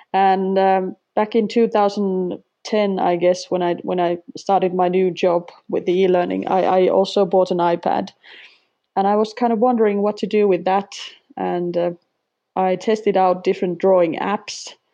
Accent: Finland; first language Finnish; English is a second language; Finnish for our foreign students in the end of my teaching career. Kind of had the other perspective to my native tongue as well.

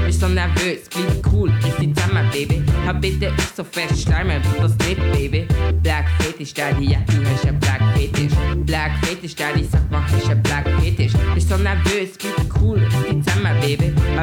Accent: Laufen, Basel-Landschaft, Switzerland; accent: Basel German; Ich bin hier in der Schweiz geboren und aufgewachsen. ich sehe anders aus. Also ich bin schwarz.

